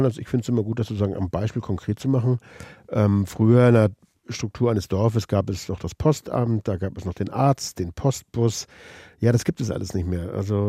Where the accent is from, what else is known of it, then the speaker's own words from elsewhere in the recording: Hamburg, Germany; Nun bin ich Hamburger.